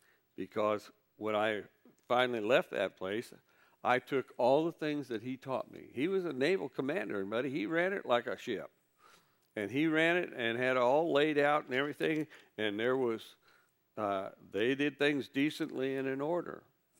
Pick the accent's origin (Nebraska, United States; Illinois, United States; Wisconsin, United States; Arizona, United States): Illinois, United States; now in Tennessee, United States; I was a Northern Presbyterian since I came from Illinois.